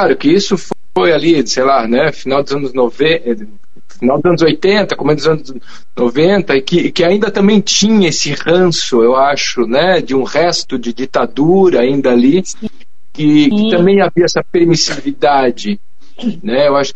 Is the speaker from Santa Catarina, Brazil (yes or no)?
yes; Santa Catarina, Brazil; moved away; eu sou de Santa Catarina e vivi lá até 96, minha infância toda foi lá